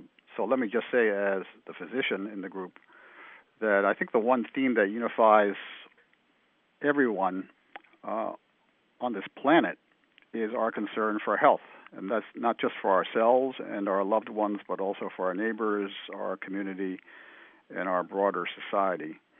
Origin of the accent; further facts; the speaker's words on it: Massachusetts, United States; So I am from Massachusetts, and so I often tell audiences that in 2006, people will remember that our state of Massachusetts was the first to pass health reform in our country.